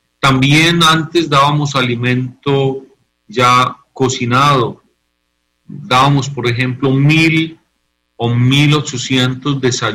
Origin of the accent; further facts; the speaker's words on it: Colombia; now in Venezuela; Yo, siendo colombiano, y me siento muy contento de ser colombiano, he aprendido a ser venezolano también en esta gran crisis.